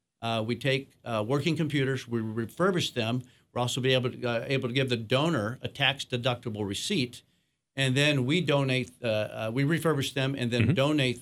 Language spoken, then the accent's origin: English; Watervliet, Michigan, United States; moved away as an adult; I grew up in Watervliet. I moved away 37 years ago.